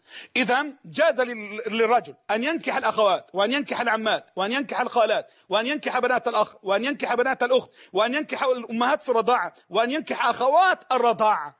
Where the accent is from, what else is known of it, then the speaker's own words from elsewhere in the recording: Egypt; هذا اهو بقى عندنا في مصر الهم ده.